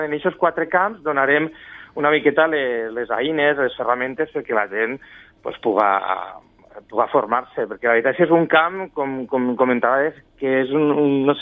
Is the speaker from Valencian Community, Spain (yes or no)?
yes; Valencian Community, Spain; jo com a valencià, per exemple